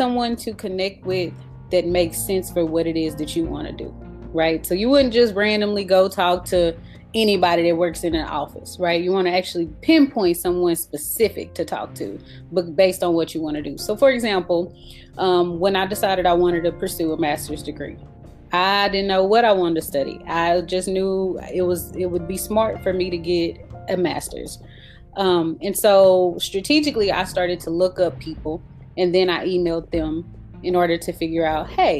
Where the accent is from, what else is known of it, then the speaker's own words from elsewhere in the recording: Dallas, Texas, United States; now in Austin, United States; I'm from Dallas, Texas, but I currently reside in Austin, of course, being an employee at UT.